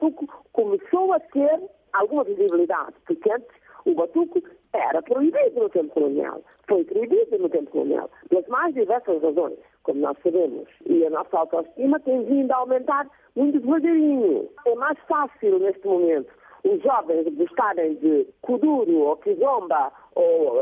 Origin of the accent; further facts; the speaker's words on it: Cape Verde; eu sou de Barlavento, e o batuque é só de Sotavento